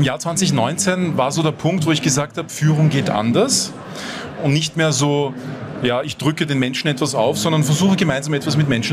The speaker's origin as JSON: {"language": "German", "region": "Vienna", "country": "Austria", "tie": "born or raised there", "said": "Ich bin in Wien geboren und aufgewachsen."}